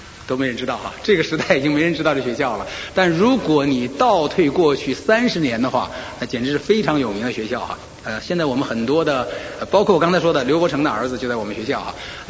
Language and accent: Chinese; Beijing, China; 北京毕竟我是北京人，